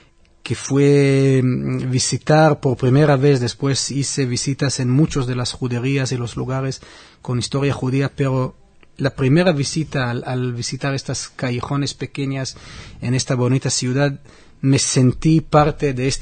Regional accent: Israel; now in Spain; Los israelíes sí conocemos a España.

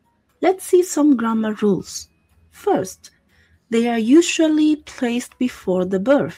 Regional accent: Inner Mongolia, China; from Neimonggu.

